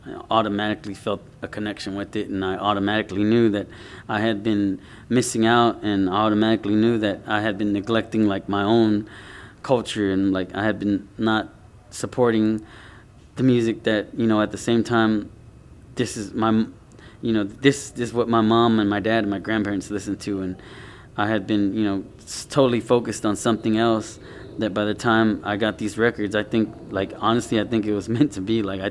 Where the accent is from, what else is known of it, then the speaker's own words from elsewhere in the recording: Houston, Texas, United States; I mean, I'm from Houston, so I couldn't help but being into like screw music.